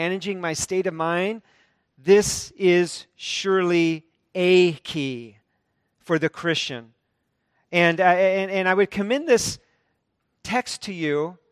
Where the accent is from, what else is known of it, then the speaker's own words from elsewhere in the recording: Monroe City, Missouri, United States; Now, as a boy, I grew up in Monroe City, Missouri.